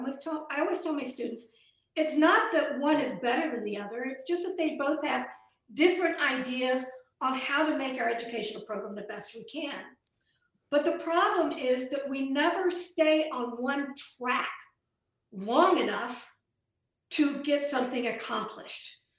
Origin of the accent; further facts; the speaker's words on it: Iowa, United States; I wish I was. I'm from Iowa. Actually, my PhD is from the University of Iowa, and I went to school there.